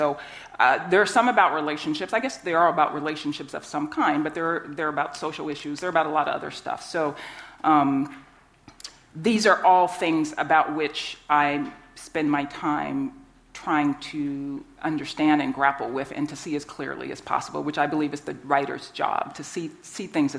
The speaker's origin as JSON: {"language": "English", "region": "the South", "country": "United States", "tie": "born or raised there", "said": "growing up in the South, black people have an expression, you acting womanish."}